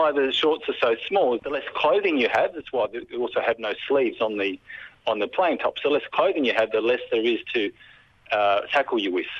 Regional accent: Australia; even though I'm of Dutch heritage, I'm an Australian

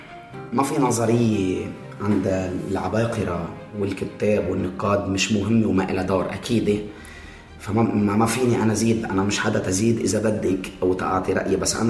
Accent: Lebanon; جينا من لبنان

